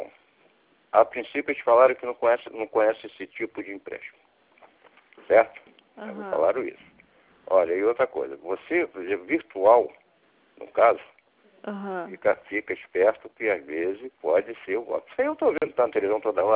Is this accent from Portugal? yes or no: no; Rio de Janeiro, Brazil; Eu sou de Realengo.